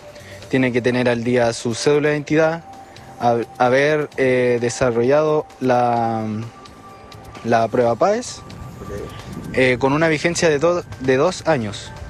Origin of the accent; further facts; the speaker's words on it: Puerto Montt, Los Lagos, Chile; Sí, soy de Puerto Montt